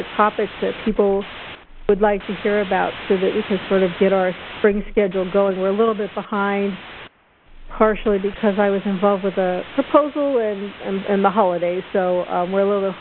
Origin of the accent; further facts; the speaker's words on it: Zurich, Switzerland; from Zurich.